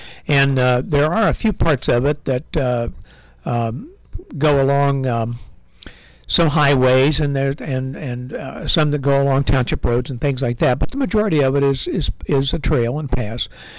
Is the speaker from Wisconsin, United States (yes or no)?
no; Lucasville, Ohio, United States; also born or lived in Portsmouth; I was born in Portsmouth, Ohio, down in Scioto County, which is the furthest southern county, at least on the direct straight south from here, mm-hmm. And grew up in a little town called Lucasville.